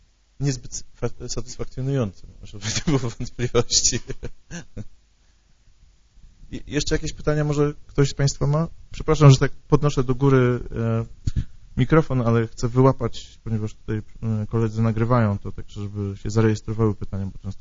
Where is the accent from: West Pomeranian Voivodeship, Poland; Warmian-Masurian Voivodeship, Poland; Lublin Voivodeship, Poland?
West Pomeranian Voivodeship, Poland; Szczecin; Urodziłem się w Szczecinie. Pochodzę ze Szczecina. Oczywiście moi rodzice nie pochodzą ze Szczecina